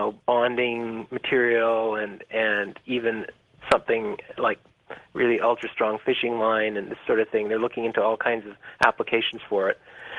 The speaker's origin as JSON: {"language": "English", "country": "Canada", "said": "I'm actually Canadian"}